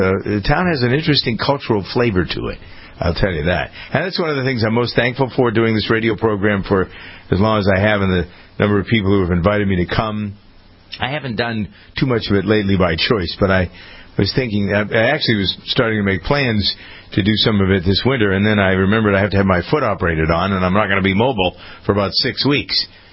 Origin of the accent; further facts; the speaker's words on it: Wisconsin, United States; I'm from Wisconsin. It's a great state to visit in the fall.